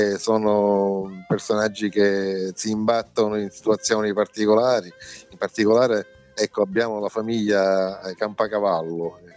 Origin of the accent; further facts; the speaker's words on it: Palermo, Sicily, Italy; Sono di Palermo, sì, infatti il siciliano nasce da questo.